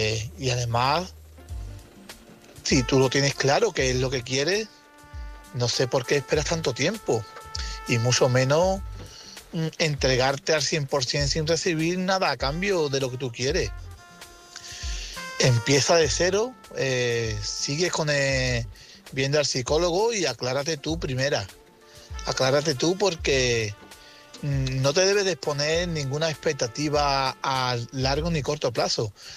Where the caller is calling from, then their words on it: Lora del Río, Andalusia, Spain; corresponsal de Lora del Río, Sevilla.